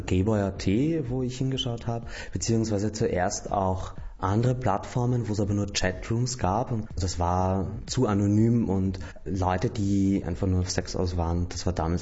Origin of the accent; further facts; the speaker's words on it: Bad Sauerbrunn, Burgenland, Austria; Und am Land, gerade so Bad Sauerbrunn, 3000 Einwohner, wo ich herkomme